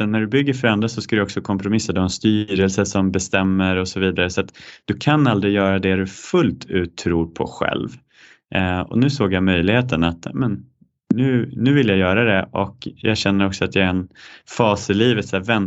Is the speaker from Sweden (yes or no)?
yes; Kiruna, Norrbotten County, Sweden; som ursprungligen kommer från Norrland, jag kommer från Kiruna.